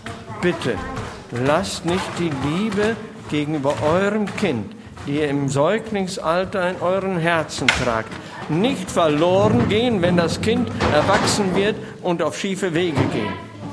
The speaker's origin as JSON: {"language": "German", "region": "North Rhine-Westphalia", "country": "Germany", "tie": "born or raised there", "said": "gebürtig aus Münsterland und bin im katholischen Elternhaus groß geworden."}